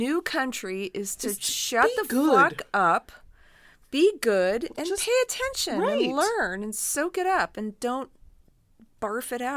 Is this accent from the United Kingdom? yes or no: no; Canada; what's wrong with you there's no Boy Scout troops around here. Stop. I'm Canadian.